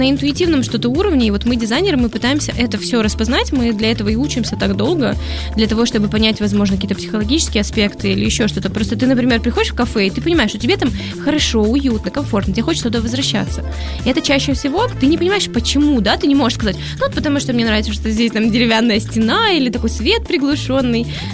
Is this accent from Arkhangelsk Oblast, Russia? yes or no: yes; Severodvinsk, Arkhangelsk Oblast, Russia; я приехала из города Северодвинска, да, кстати, там был привет. Это мой родной город, под Архангельском, замечательный город на море.